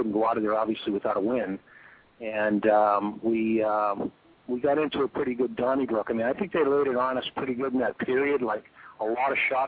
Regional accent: Boston, Massachusetts, United States; who I grew up in Boston, you know, watching along with Bobby Orr

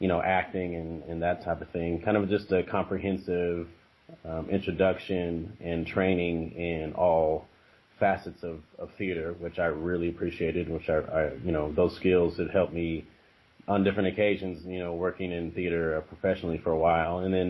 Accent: California, United States; I'm a true Californian. I grew up in the San Francisco Bay Area. Okay. All over the East Bay and also the North Bay, from Richmond to Vallejo, California.

